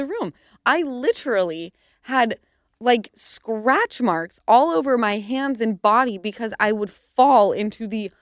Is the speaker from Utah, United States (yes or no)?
yes; Utah, United States; And my area that we grew up in Utah, for some reason, everyone's houses were 5 minutes away.